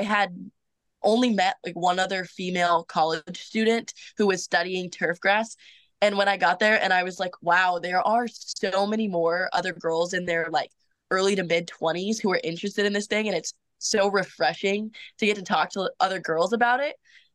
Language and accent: English; Kansas, United States; I love the Midwest. I grew up in the Midwest. I'm from Kansas.